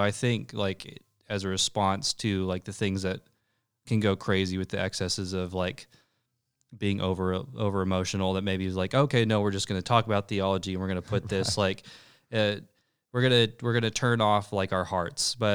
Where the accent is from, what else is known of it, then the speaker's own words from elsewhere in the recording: Texas, United States; When I went to Asbury, which was really far away for me growing up in Texas. It was like a 16-hour car ride to get to Asbury.